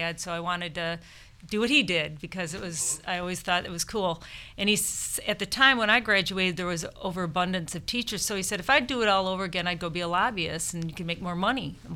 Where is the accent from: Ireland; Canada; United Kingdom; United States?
United States; Michigan; I grew up in Michigan and started doing, I was a political science major out of Michigan State